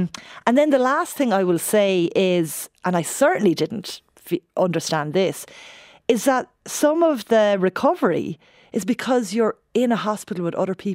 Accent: New Ross, Leinster, Ireland; like I grew up in New Ross

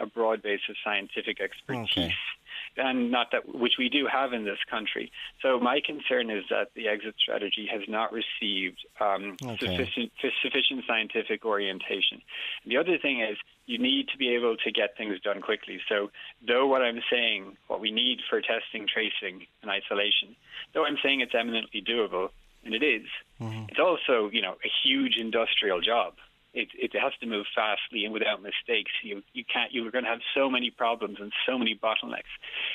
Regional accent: Waterford, Munster, Ireland; I'm from Waterford.

